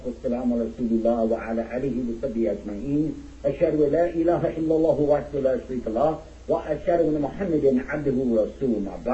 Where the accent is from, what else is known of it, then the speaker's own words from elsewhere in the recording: Texas, United States; But, you know, I'm from Texas, and you got to cut me some slack. And as they say, don't mess with Texas.